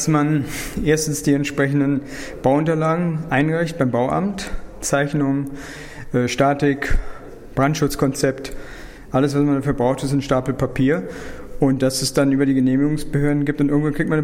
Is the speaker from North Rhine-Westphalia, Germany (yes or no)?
no; Berlin, Germany; wie kriegt man dieses Gebäude dort auf diese Insel, sage ich jetzt mal so als Berliner.